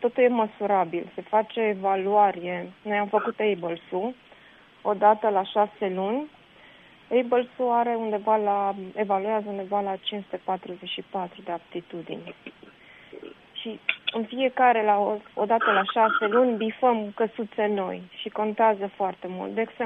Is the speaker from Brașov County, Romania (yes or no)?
no; Iași, Iași County, Romania; now in Ilfov, Romania; la radio din orașul meu natal și sincer chiar mi-e dor rău de Iași.